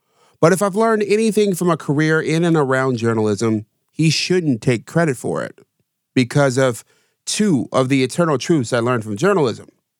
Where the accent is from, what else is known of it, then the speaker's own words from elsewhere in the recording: Rochester, New York, United States; The biggest jump in the country is in my neck of the woods, the Northeast. In my hometown, Rochester, New York, car theft rose 345% last year.